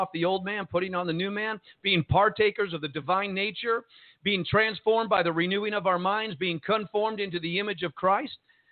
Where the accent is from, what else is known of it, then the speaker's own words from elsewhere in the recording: Jersey City, New Jersey, United States; I'm from Jersey City originally, Serge